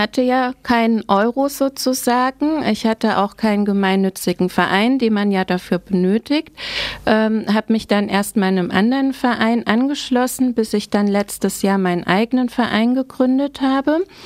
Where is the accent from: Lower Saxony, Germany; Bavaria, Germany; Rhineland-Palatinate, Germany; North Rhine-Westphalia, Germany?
North Rhine-Westphalia, Germany; Cologne; Aus Köln.